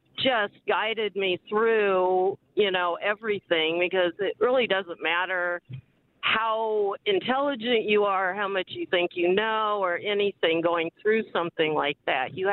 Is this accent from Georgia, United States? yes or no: no; California, United States; I'm from California, and two decades ago, I left an abusive marriage.